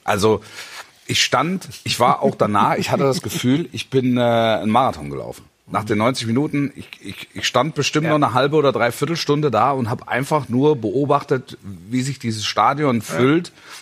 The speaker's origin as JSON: {"language": "German", "region": "Baden-Württemberg", "country": "Germany", "tie": "born or raised there", "said": "ich bin ja in der Region groß geworden. Mhm. Also dementsprechend weiß ich ja, wie der Schwabe ist"}